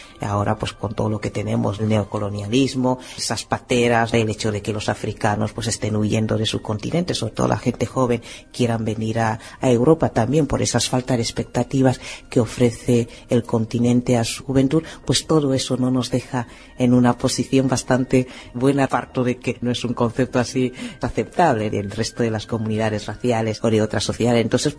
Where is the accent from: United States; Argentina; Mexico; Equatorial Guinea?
Equatorial Guinea; Bata, Litoral; also born or lived in Malabo / Valencia, Spain; yo soy de Bata, sobre todo en mi pueblo, en Lía, es un pueblo de Bata, un poco de todo. Los 3 espacios donde más tiempo he pasado pues han sido efectivamente en mi pueblo, en Bata, en Malabo, la capital del país, y luego en Valencia.